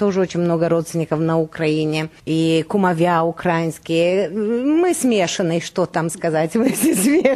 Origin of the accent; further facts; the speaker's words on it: Russia; Я дуже їй благодарна, тому що я з Росії.